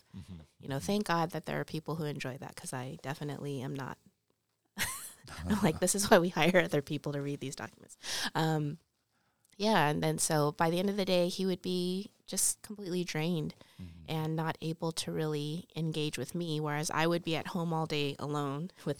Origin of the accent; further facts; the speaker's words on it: California, United States; moved away as an adult; now in Ohio, United States; I grew up in California, lived here pretty much my whole life, and then he got into a law school in Ohio.